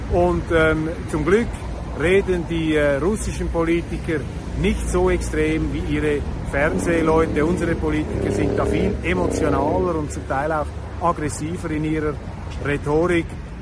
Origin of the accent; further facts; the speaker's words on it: Switzerland; dass ich als Schweizer hier darüber gesprochen hätte